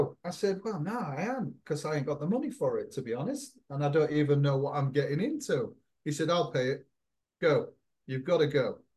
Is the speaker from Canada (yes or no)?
no; England, United Kingdom; I'm an Englishman. I ain't got a clue.